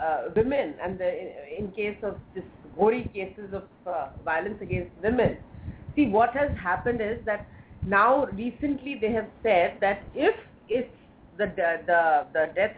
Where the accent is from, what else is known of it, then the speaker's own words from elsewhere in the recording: North India, India; now in Mumbai, India; So I come from North India, which is deeply patriarchal. Right now, I call myself a Bombayite.